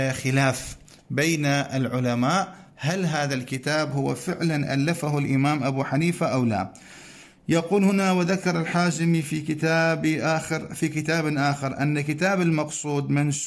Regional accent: Iraq; مقرر في كثير من الكليات ومن الجامعات في بلدنا العراق

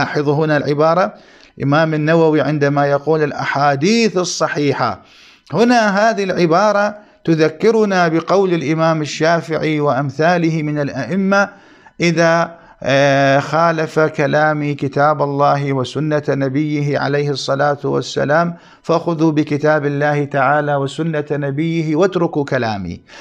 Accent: Iraq; يعني في بلداننا، في بلدنا العراق، بين أذان المغرب وأذان العشاء يكون هناك زيادة على الساعة

